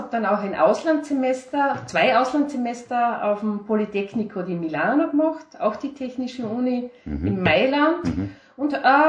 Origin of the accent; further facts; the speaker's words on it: Irdning, Styria, Austria; Ich bin auch schon eben in Irtning aufgewachsen und bin dann ins Gymnasium Steinach gegangen.